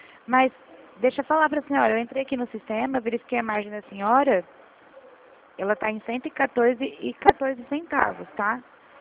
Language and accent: Portuguese; Presidente Prudente, São Paulo, Brazil